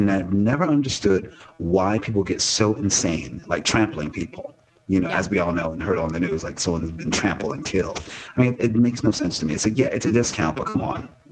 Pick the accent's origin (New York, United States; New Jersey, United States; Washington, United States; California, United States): New York, United States; New York City; from New York City.